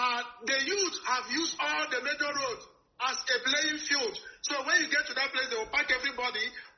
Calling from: Lagos, Nigeria; I'm calling from Lagos right away.

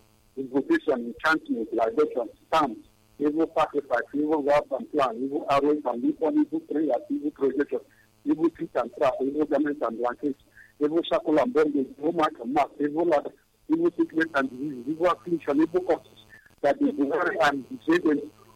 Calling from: Igbote, Nigeria; I'm calling you from Igbote.

